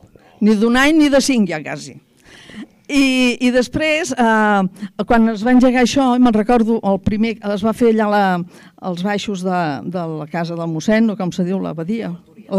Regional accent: Barcelona, Catalonia, Spain; jo no sóc espluguina, però m'hi sento. Jo em sento espluguina, jo sóc de Barcelona.

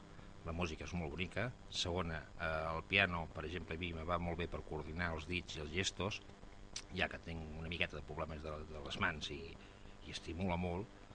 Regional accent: Prades, Catalonia, Spain; now in L'Espluga de Francolí, Spain; jo sóc fill de Prades, estic casat aquí a l'Espluga i vic aquí a l'Espluga en aquests moments.

